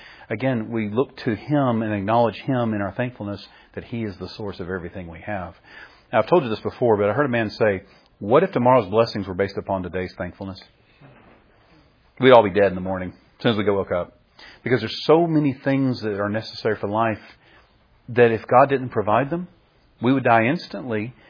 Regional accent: Powder Springs, Georgia, United States; born or raised there; also born or lived in Marietta

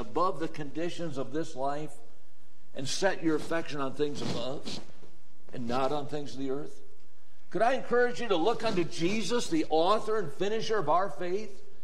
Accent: Watertown, Wisconsin, United States; I grew up in Watertown, Wisconsin.

